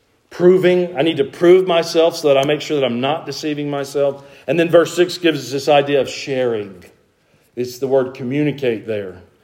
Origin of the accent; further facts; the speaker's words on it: Georgia, United States; I'm from Georgia. I'm not from Greece.